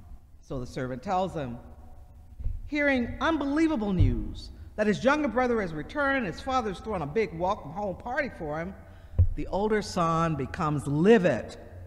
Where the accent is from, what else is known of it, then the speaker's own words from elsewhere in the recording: Mississippi, United States; I'm from Mississippi. Some of y'all are from Virginia or other places.